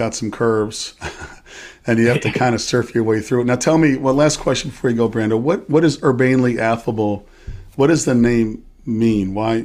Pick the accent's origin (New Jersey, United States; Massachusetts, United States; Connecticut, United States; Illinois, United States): New Jersey, United States; I grew up in New Jersey where people are extremely blunt.